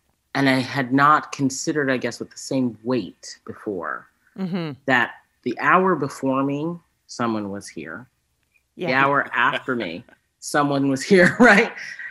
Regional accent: Boston, Massachusetts, United States; I'm from Boston.

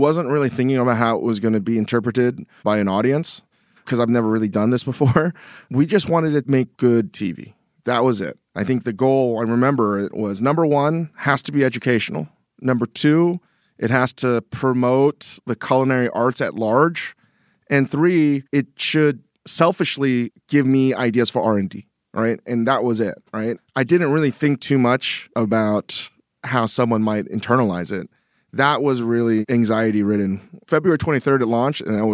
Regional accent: Virginia, United States; I grew up in Northern Virginia. Where am I going to get authentic pizza anywhere?

